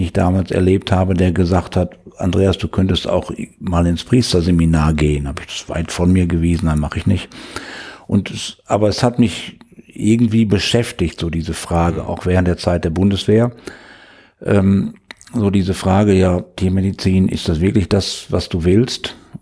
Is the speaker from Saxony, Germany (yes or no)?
no; Münster, North Rhine-Westphalia, Germany; in Münster, meiner Heimatstadt